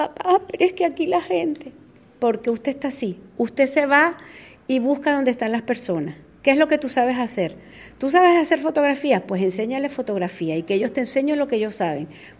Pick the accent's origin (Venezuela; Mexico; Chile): Venezuela; now in Fuerteventura, Spain; Yo crecí en Venezuela.